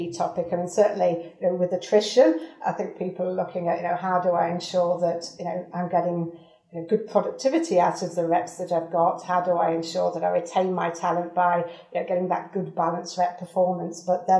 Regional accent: East Midlands, United Kingdom; also born or lived in Singapore; Yes, from Derbyshire, if you're trying to locate that accent there. But I started my career in the UK

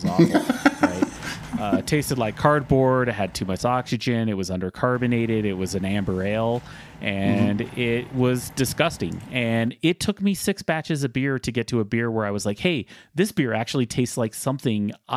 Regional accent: Utah, United States; I'm originally from Utah, and homebrewing wasn't legal until the mid-2000s.

